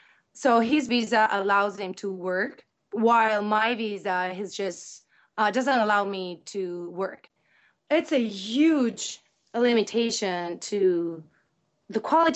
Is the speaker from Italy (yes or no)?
yes; Italy; English is a second language; now in Grand Rapids, United States; I'm 41 years old, and I'm from Italy. I'm married to an Italian